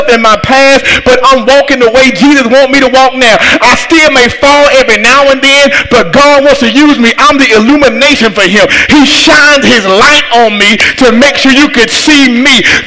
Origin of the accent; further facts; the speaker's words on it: Atlanta, Georgia, United States; I've got to go for the Falcons. I'm from Atlanta.